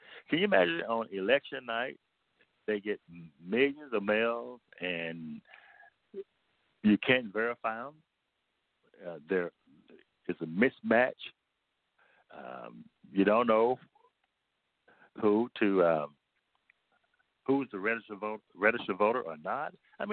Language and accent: English; Arkansas, United States; now in Tennessee, United States; I'm originally from Arkansas, and I live in Tennessee